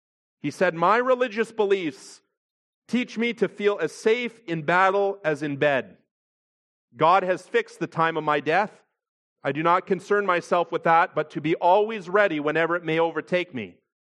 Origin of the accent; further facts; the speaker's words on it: Canada; Now, I'm a Canadian